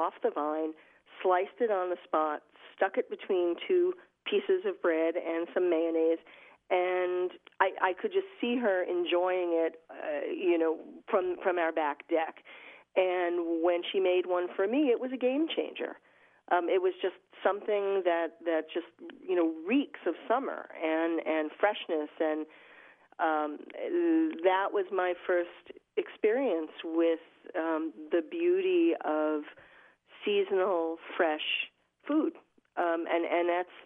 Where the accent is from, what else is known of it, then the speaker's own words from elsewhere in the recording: New York, United States; And you know, growing up in New York, I mean, I did not have a green thumb. I didn't even have a black thumb, and we're not gardening people in New York so much.